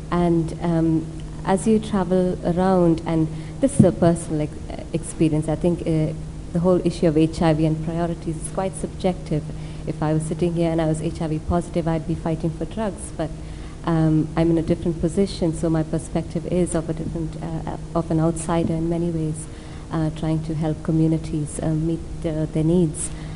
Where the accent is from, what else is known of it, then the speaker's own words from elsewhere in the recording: India; English is a second language; now in United Kingdom; Well, I think I am from India, and I've lived in this country for 3 years now.